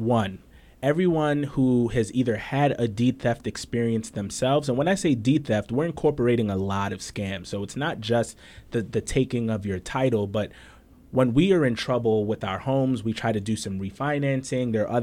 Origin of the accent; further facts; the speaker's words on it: Brooklyn, New York, United States; I was born and raised in Central Brooklyn. I am the son of two immigrants. Both of my parents are from Costa Rica